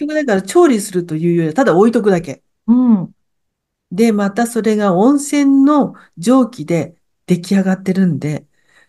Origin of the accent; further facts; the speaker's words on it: Tokyo, Japan; 私は東京で生まれ育ったんで、熱海とか箱根とかその辺は、まあ、行く場所だったんですけどね。